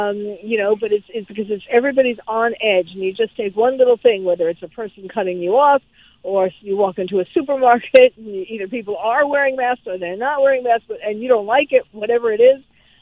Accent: New York, United States; because I'm from New York, and I see what's happening in these videos

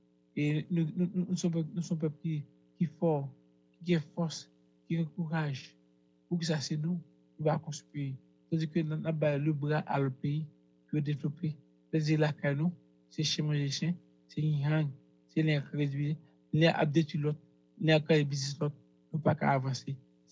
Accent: Haiti; en tant qu'Haïtien. Nous sommes peuple qui respecte le monde.

